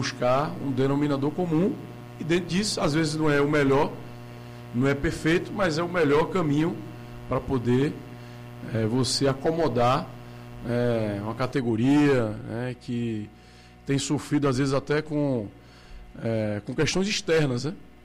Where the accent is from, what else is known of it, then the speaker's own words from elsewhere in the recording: Paulo Afonso, Bahia, Brazil; born there; botei 47 milhões lá para ajudar a fazer o hospital que eu nasci lá em Paulo Afonso.